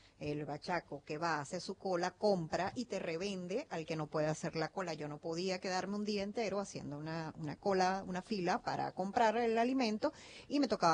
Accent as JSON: {"language": "Spanish", "country": "Venezuela", "moved": "yes", "said": "yo vengo llegando de Venezuela, como te digo, tengo 3 meses aquí"}